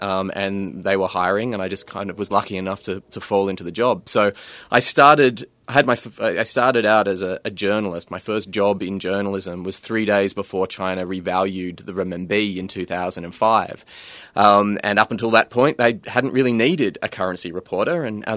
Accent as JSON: {"language": "English", "town": "Sydney", "region": "New South Wales", "country": "Australia", "tie": "born or raised there", "also_born_or_lived": "Melbourne", "said": "Right. Well, I was born in Melbourne and raised in Sydney."}